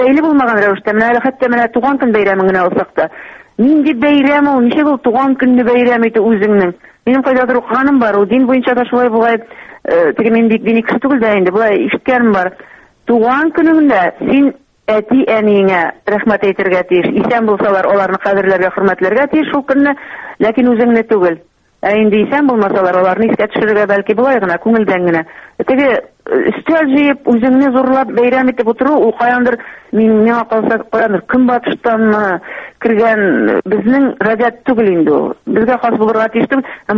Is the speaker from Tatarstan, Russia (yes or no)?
no; Bashkortostan, Russia; менә минем туган авылым Башкортстанда бит инде